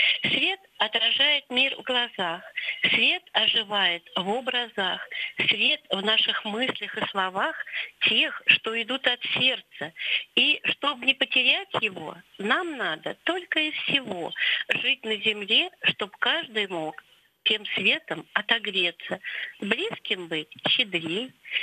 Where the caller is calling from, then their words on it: Moscow Oblast, Russia; я звоню из Московской области.